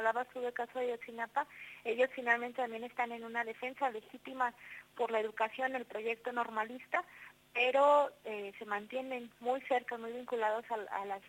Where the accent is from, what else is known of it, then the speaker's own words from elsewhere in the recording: Jalisco, Mexico; Soy estudiante de Educación Superior en la Universidad de Guadalajara, estudiante de Antropología, la Universidad Pública de mi estado, el estado de Jalisco, en la ciudad de Guadalajara, en la capital del estado.